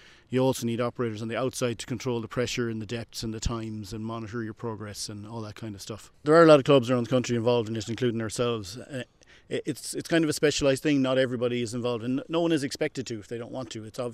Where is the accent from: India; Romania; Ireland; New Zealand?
Ireland; Claddagh, Connacht; I'm from Claddagh, which you can nearly see my parents' house from here. So I'd always been around the water kind of thing.